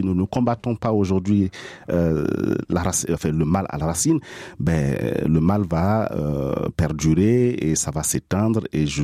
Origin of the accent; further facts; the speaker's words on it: Burkina Faso; Voilà, et en tant que Burkinabé, il faut que j'y aille.